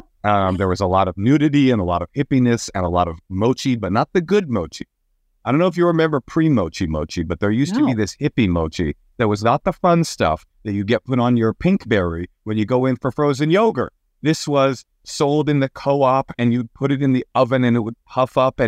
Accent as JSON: {"language": "English", "town": "Oakland", "region": "California", "country": "United States", "tie": "born or raised there", "said": "My parents split when I was 9 months old, and I was raised in Oakland, California, with a deaf mother putting herself through graduate school"}